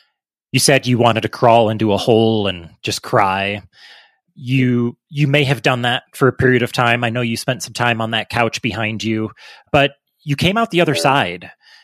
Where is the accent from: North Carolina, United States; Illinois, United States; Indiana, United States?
Illinois, United States; Naperville; So for listeners that don't know, I grew up in the Chicago suburbs in Naperville. Aurora is right next to Naperville.